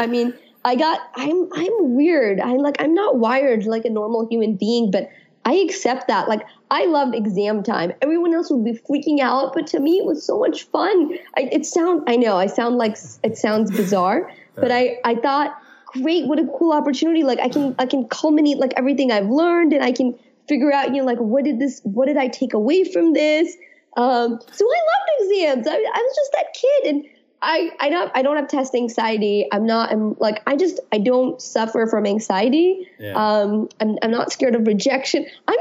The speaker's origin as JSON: {"language": "English", "country": "India", "tie": "born or raised there", "said": "one distinct memory I have growing up in India was I was an understudy in a major dance recital."}